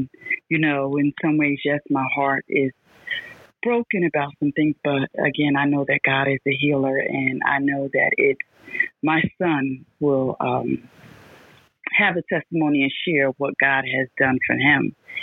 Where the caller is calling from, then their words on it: Newark, New Jersey, United States; I'm calling from Newark, New Jersey.